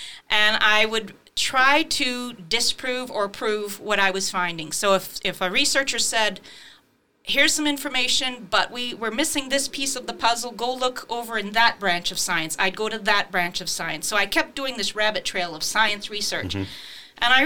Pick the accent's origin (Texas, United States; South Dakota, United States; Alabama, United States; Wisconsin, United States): Alabama, United States; Well, I grew up in Alabama